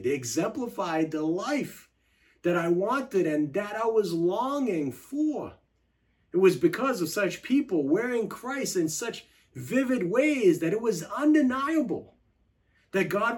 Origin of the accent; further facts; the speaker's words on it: United States; Growing up in America, I wore exactly what my surroundings were telling me to wear.